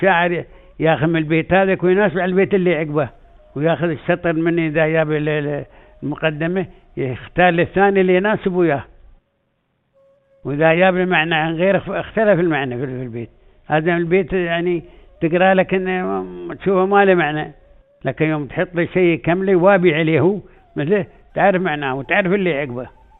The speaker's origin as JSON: {"language": "Arabic", "country": "United Arab Emirates", "said": "اللي احنا عندنا في الإمارات"}